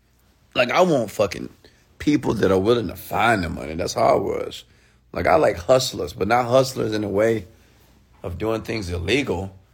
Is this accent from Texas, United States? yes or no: yes; Houston, Texas, United States; Houston, Texas. Home of the Players and Pimps. H-Town. Texas. South Side. Sunny Side.